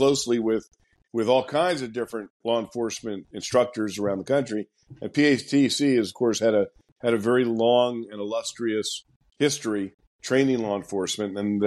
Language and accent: English; Princeton, New Jersey, United States; I did 10 years in the small town of Princeton, New Jersey, my hometown where I grew up and became a cop at the ripe old age of 19.